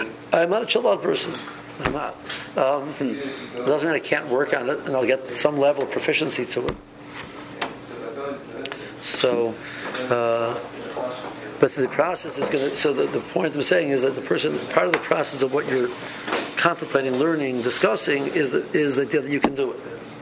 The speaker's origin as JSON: {"language": "English", "region": "South East England", "country": "United Kingdom", "said": "I'm a guy from Kent, I'm telling you, I personally need this"}